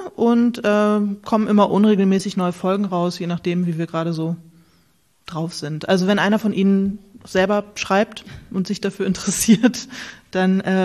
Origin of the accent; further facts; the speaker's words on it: Bad Schwalbach, Hesse, Germany; Aus Bad Schwalbach. Ich bin in Bad Schwalbach geboren, da wo die Schwälbchenmilch herkommt, falls Sie die kennen. Das ist im Taunus. Also so Rheingau-Taunus, so okay. Die Ecke, da bin ich, da komme ich eigentlich her.